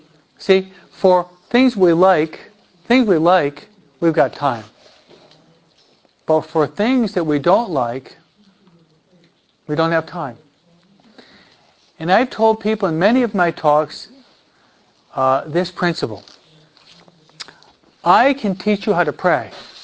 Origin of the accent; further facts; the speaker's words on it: New York, United States; He's from Tennessee. I'm from New York.